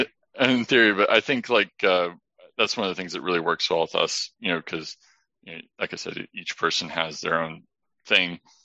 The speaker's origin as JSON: {"language": "English", "region": "Indiana", "country": "United States", "tie": "born or raised there", "said": "Like we grew up in Indiana, so did a lot of like shoveling snow"}